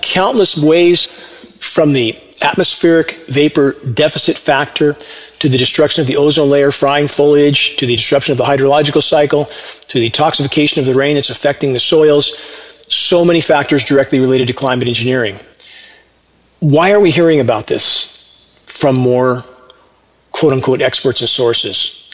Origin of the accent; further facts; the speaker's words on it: Upland, California, United States; but I grew up in the Inland Empire of Southern California, upland, at the base of the San Gabriel Mountains.